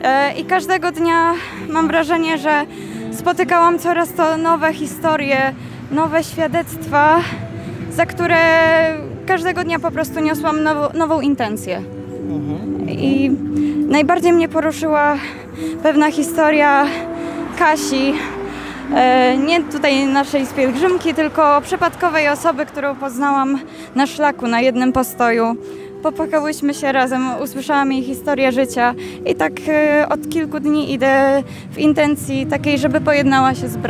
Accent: Mrągowo, Warmian-Masurian Voivodeship, Poland; also born or lived in Spychowo; Ja jestem z Mrągowa, chociaż w Spychowie pierwsze lata spędziłam swojego życia.

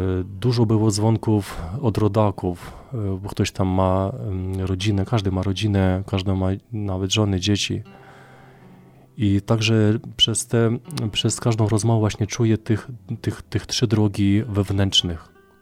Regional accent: Ukraine; Polish is a second language; bo jestem z Ukrainy, i to jest ta strefa duchowa.

